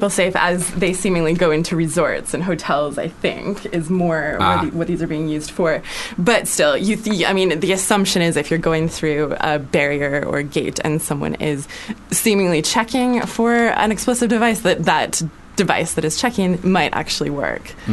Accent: Canada; now in London, United Kingdom; Yeah, because I'm Canadian, I just felt this weird sense of responsibility to suggest a Canadian band

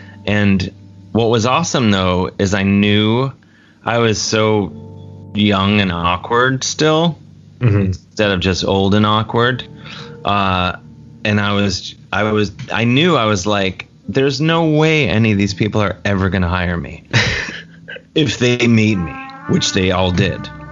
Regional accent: University Heights, Ohio, United States; Mayfield Heights, one town over from where I grew up in University Heights.

